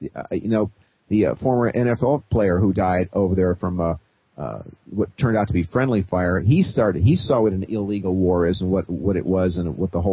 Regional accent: United States; as an American, I'm damn well going to talk about it

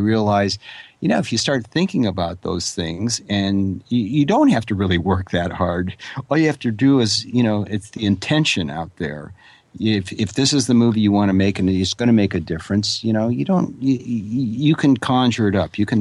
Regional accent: Garden Grove, California, United States; also born or lived in Los Angeles; I was raised really in Orange County. We moved from Los Angeles down to Orange County, Garden Grove, and, you know, when I was like 4 years old, and I was down there for most of my teenage years.

